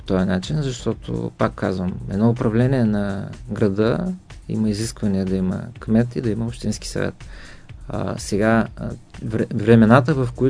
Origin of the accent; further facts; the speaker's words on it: Varna, Varna Province, Bulgaria; всичко това за нас като варненци е важно, повече от важно